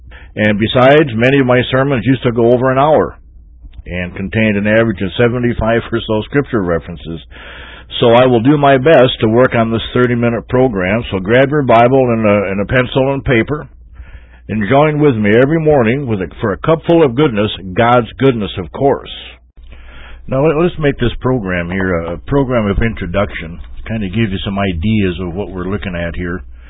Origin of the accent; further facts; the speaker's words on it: South Dakota, United States; now in North Dakota, United States; I'm speaking to you from the Dakotas, more specifically North Dakota, although I am originally from South Dakota, and you can't take the Dakota out of a person